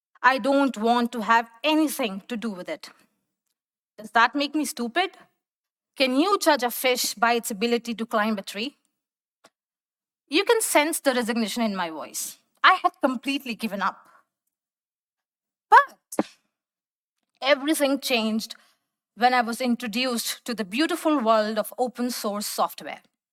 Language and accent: English; India; moved away as an adult; now in Germany; I'm from India. I graduated from college this year, and I am now a software engineer at Anaconda. And I recently moved to Germany last Thursday.